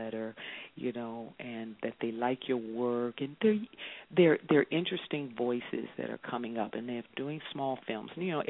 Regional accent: the South, United States; Listen, I'm from the South, too, you know, and, you know, humble beginnings

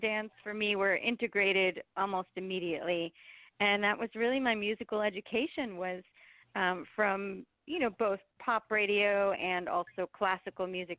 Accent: Port Chester, New York, United States; also born or lived in Rye / Stamford / Greenwich; I did. And I also grew up in suburbs of New York. I was born in Port Chester and I lived in Rye and Stamford and Greenwich.

